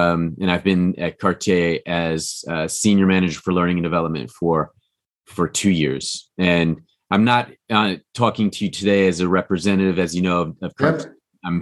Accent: Kansas City, United States; working at the Japanese consulate in my hometown in Kansas City, where I'm from.

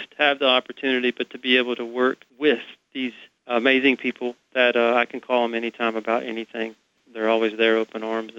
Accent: Asheboro, North Carolina, United States; also born or lived in Hillsville, Virginia; I grew up mainly, though, in North Carolina and Virginia. Asheboro, North Carolina, just right there in the middle of the state where the state zoo is. Hillsville, Virginia, little tiny town, mountain town, right off the Blue Ridge Parkway

